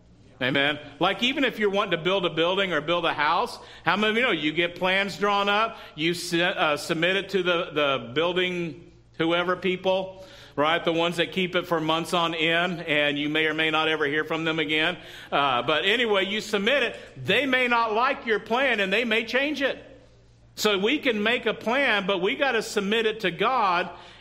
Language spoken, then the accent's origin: English; Texas, United States; moved away as an adult; now in California, United States; If you don't know, I'm from Texas, right?